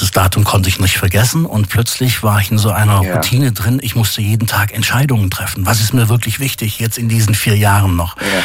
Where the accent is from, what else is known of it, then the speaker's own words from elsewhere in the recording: Baden-Württemberg, Germany; Überred mich mal als Schwabe, was ist das Besondere in Mannheim?